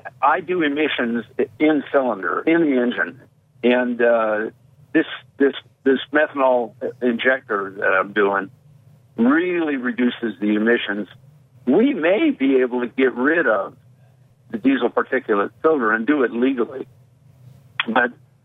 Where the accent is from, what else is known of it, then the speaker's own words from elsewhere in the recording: California, United States; You know, being a Californian, and I grew up in the 50s, you had to have a hot rod to date the good-looking women.